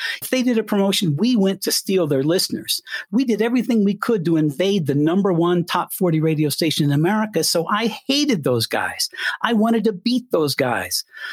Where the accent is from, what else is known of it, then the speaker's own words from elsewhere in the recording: Colorado, United States; And okay, I'm a little Colorado boy. I grew up in Colorado and the plane door opens in Miami and I had never felt humidity.